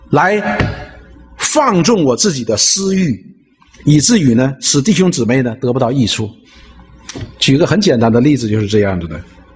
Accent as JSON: {"language": "Chinese", "region": "Northeast China", "country": "China", "said": "我说哎，我是个东北人，我这个人就是这么直率嘛，"}